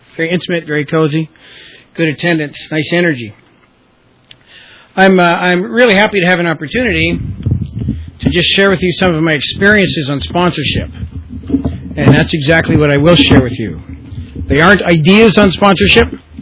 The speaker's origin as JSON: {"language": "English", "town": "Toronto", "region": "Ontario", "country": "Canada", "tie": "born or raised there", "said": "My hometown is Toronto, Ontario. Please don't hold that against me."}